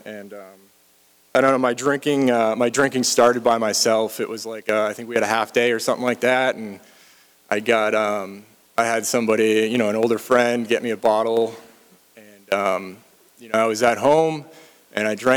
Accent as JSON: {"language": "English", "region": "Massachusetts", "country": "United States", "tie": "born or raised there", "said": "But I grew up in Massachusetts. I had a good upbringing, you could say."}